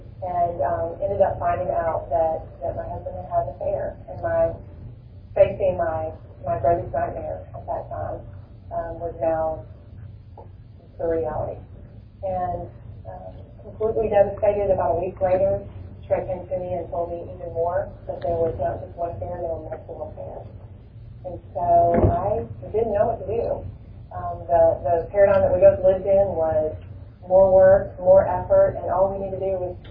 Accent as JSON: {"language": "English", "town": "Jacksonville", "region": "Florida", "country": "United States", "tie": "born or raised there", "said": "I grew up in Jacksonville, Florida, and one of three girls and twins, and grew up in a home where my dad was a minister"}